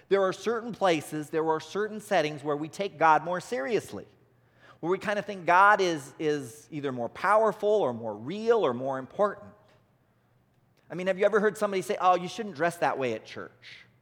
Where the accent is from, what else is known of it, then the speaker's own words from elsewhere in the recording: California, United States; In Nebraska, they'd probably be mountains, but I'm from California, so I'll say they're hills.